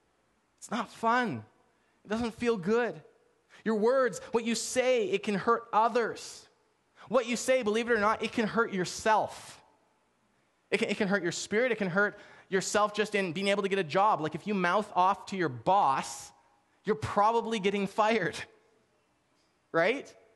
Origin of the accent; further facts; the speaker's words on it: Canada; we're Canadian.